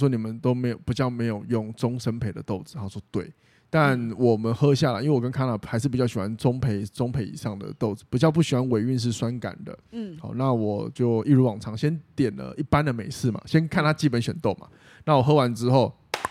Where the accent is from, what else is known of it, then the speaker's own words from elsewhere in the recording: Kaohsiung, Taiwan; 它是我们高雄人